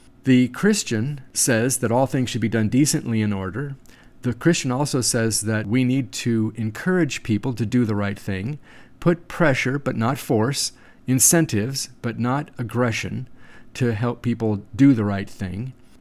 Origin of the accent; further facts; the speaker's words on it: California, United States; I was born and raised in California. I studied law, and I passed the California bar exam